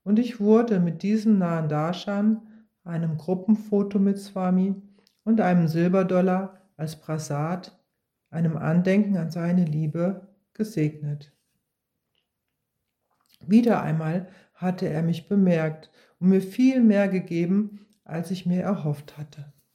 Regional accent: Tiruvannamalai, Tamil Nadu, India; German is a second language; Etwa zur gleichen Zeit hatte ich einen kurzen Besuch in meiner Heimatstadt Tiruvannamalai geplant

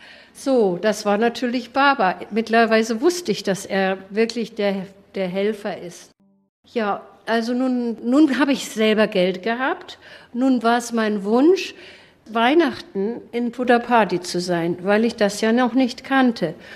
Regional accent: Southern Germany, Germany; ich komme aus Süddeutschland und wollte mich hier vorstellen.

